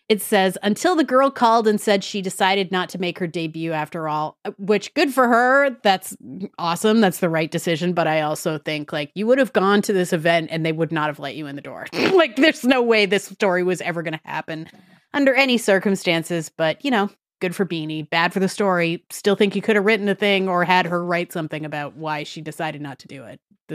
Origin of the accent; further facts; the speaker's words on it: Midwest, United States; Also, Dave, I'm from the Midwest